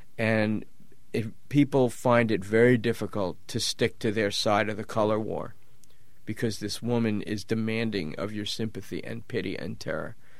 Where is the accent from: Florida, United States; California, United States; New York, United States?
New York, United States; New York City; I grew up in the Bronx in a working-class housing project, and basically everybody spoke like everybody else. We didn't know we were from the Bronx.